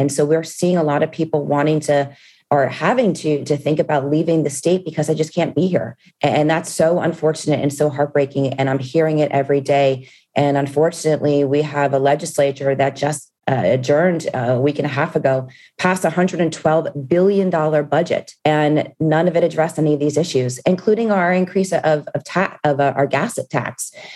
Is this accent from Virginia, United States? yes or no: no; Miami, Florida, United States; And I was born and raised in Miami.